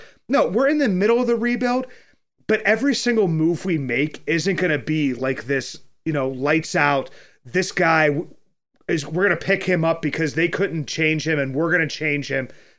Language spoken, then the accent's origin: English; Pittsburgh, Pennsylvania, United States; you know, I'm a Yinzer, I'm from Pittsburgh, so I can't really pronounce names really well.